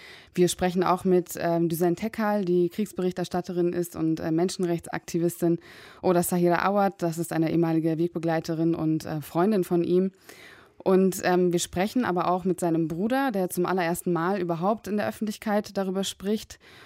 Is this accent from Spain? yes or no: no; Berlin, Germany; Also ich komme selbst aus Berlin, ich habe auch sehr lange in Kreuzberg gewohnt, auch sehr in der Nähe